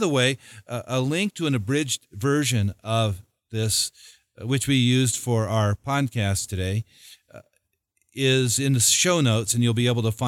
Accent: the West, United States; Well, I think especially it's you and I live in the West, and we grew up in the West

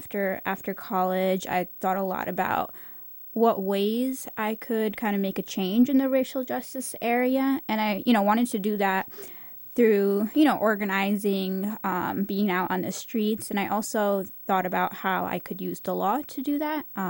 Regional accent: Connecticut, United States; I think my entire life, you know, growing up as a Pakistani Muslim in Connecticut, I was always like very aware of, you know, racial issues

